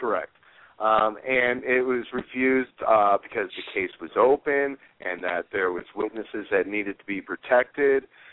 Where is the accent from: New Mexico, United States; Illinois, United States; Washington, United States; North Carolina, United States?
Illinois, United States; keeping pressure on McHenry County. I'm very familiar with my hometown. I know how McHenry works